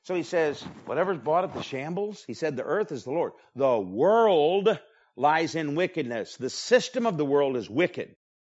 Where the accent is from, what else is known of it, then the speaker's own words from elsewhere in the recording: Michigan, United States; but when I was growing up in Michigan